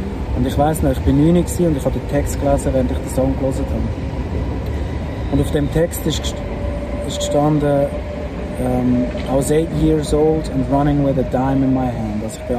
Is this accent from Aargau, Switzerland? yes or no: no; Rapperswil, St. Gallen, Switzerland; Ich bin Musiker und ich komme aus Rapperswil am Zürichsee. Ich habe nicht wirklich so ein emotionales Zuhause. Ich bin weder so Zürcher am Zürichsee noch St. Galler